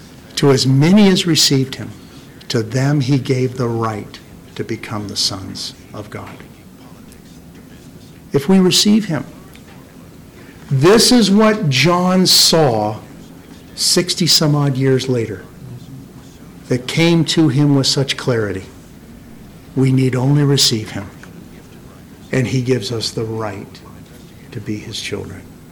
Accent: Downey, California, United States; born there; I was born on May 28th, 1954, 1 o'clock in the afternoon, happened to be a Friday. I was born at Downey Community Hospital, hometown

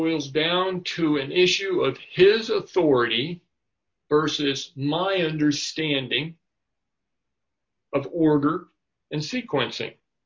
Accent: United States; But you know, we grew up in America, right? Land of the free, home of the brave.

